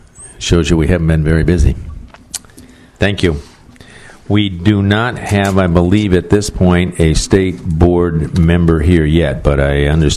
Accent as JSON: {"language": "English", "town": "Forestville", "region": "California", "country": "United States", "said": "I'm from Forestville."}